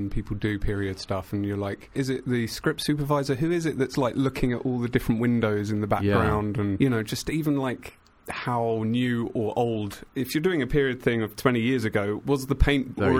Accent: Beckenham, London, United Kingdom; I was born and bred in Beckenham.

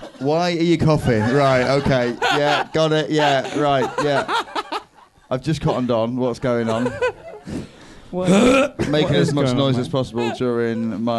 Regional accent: Grimsby, Yorkshire and the Humber, United Kingdom; So basically, I am from Grimsby.

